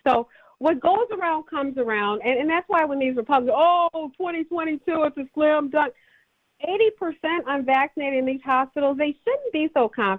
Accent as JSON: {"language": "English", "country": "United States", "said": "Sometimes I'm embarrassed for people to know I'm American"}